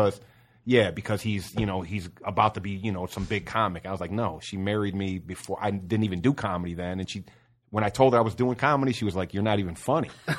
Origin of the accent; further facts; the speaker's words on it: Cicero, Illinois, United States; also born or lived in Chicago; Especially where I'm from, because I'm from the west side of Chicago, and I grew up in Cicero, Illinois. When I grew up in Cicero, it was ran by the mafia.